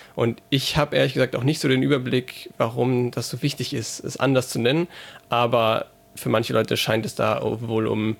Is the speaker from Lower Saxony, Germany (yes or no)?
no; Saarbrücken, Saarland, Germany; Aber in Saarbrücken zum Beispiel, wo ich herkomme